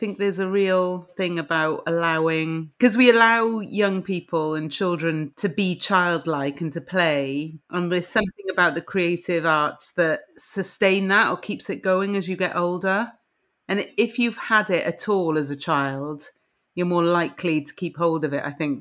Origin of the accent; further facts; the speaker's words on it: Cardiff, Wales, United Kingdom; And then I grew up in Cardiff.